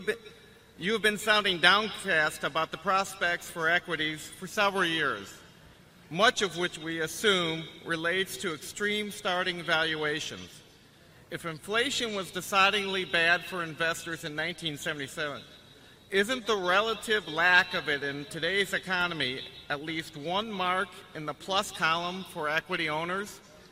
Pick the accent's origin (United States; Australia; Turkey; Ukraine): United States; Durham, North Carolina; I'm from Durham, North Carolina.